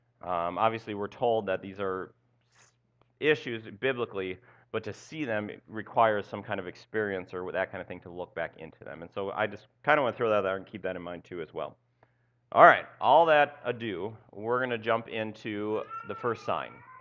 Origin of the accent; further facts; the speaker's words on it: Minnesota, United States; I know as a guy, especially a Midwestern guy, born and raised in Southwest Minnesota